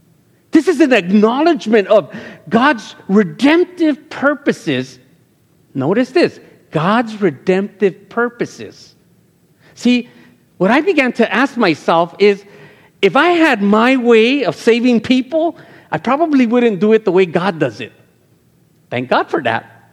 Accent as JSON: {"language": "English", "town": "Los Angeles", "region": "California", "country": "United States", "tie": "born or raised there", "said": "In the hood, where I grew up in Los Angeles, in mid-city LA, you didn't hang out with those people."}